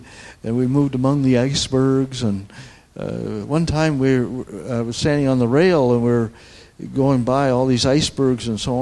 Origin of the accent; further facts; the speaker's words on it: Canada; We're from Canada. And we proudly wear our Canadian pin. Yeah, we left. We live in near Toronto in Canada